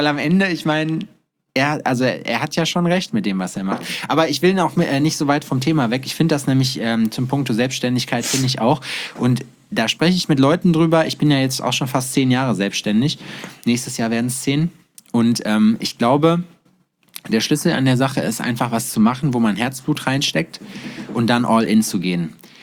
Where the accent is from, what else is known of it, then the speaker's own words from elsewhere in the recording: North Rhine-Westphalia, Germany; born there; Na, ich bin Westfale, ich bin gebürtiger Westfale und ja, ich bin Wahlthüringer.